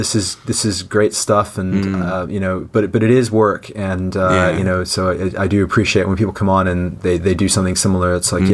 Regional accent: Canada; accent: North American; now in London, United Kingdom; I kept most of my North American accent. I'm Canadian, but every now and then it sort of drifts. I certainly don't have a British accent

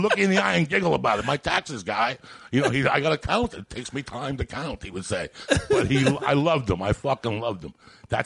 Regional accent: New Jersey, United States; because I grew up in Jersey, and when you ski in fucking Pennsylvania

